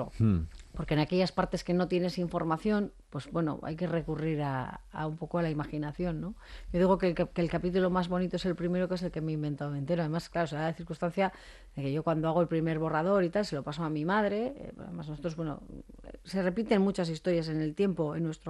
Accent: Basque Country, Spain; Somos el pueblo vasco, ni mejor ni peor

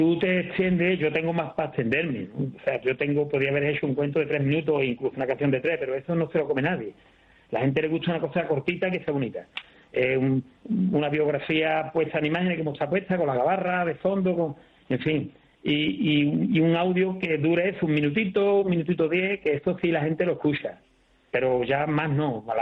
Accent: Seville, Andalusia, Spain; Pero claro, soy de Sevilla.

